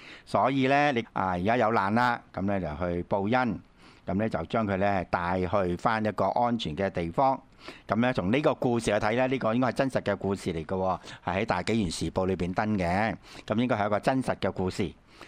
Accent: China; 捉到龜就指示龜，你知道啦，我哋中國人都覺得係長壽

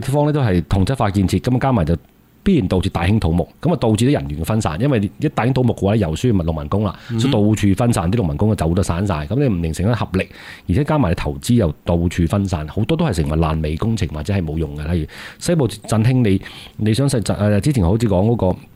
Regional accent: Guangdong, China; 咁當時嘅即係其實我哋廣東人冇創業呢個概嗰個話題

